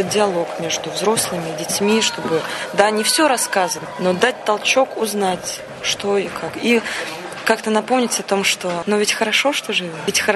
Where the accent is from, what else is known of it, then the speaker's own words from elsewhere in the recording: Saint Petersburg, Russia; born there; потому что я сама родилась еще в Ленинграде.